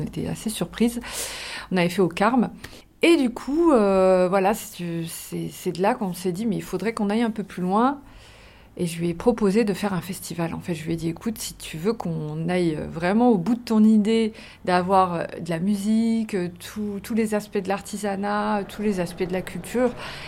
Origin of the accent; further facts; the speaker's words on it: France; born there; je suis née en France, j'ai peu connu ma culture